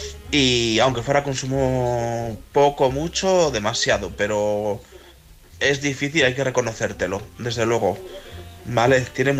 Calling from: León, Castile and León, Spain

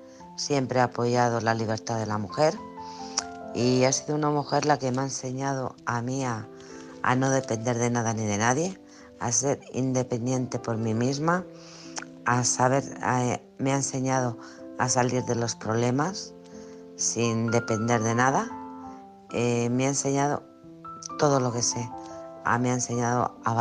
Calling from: Alcorcón, Community of Madrid, Spain; de Alcorcón.

